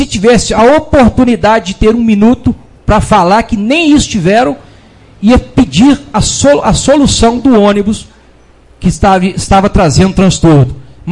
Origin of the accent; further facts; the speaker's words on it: Martins Soares, Minas Gerais, Brazil; nós somos de Martins Soares e de Pinheiro de Minas